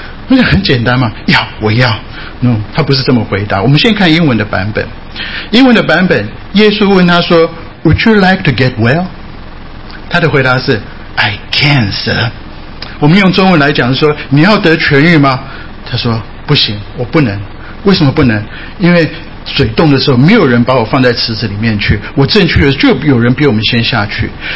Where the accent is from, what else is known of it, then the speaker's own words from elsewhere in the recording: Japan; 因为很多人知道我在日本长大，所以对日本蛮熟悉。